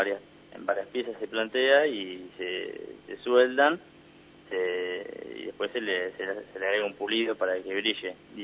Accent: Viedma, Río Negro, Argentina; now in La Plata, Argentina; Soy de Viedma, Río Negro.

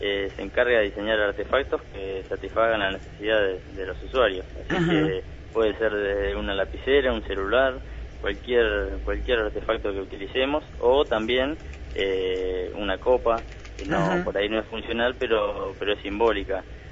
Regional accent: Viedma, Río Negro, Argentina; now in La Plata, Argentina; Soy de Viedma, Río Negro.

